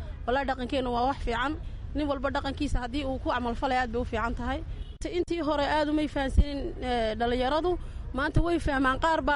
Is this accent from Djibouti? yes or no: yes; Ali Sabieh, Djibouti